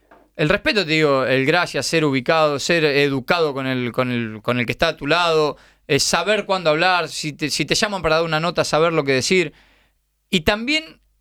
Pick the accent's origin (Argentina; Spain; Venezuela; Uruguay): Argentina; Lanús, Buenos Aires Province; Yo siempre jugué en el barrio, yo soy de Lanús y jugaba en Avellaneda